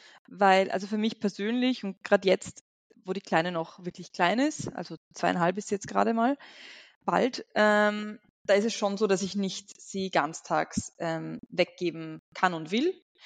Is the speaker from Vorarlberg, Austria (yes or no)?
yes; Vorarlberg, Austria; born there; moved away as an adult; now in Vienna, Austria; Ich bin in Vorarlberg geboren, bin dann eben ausgewandert nach Wien nach der Matura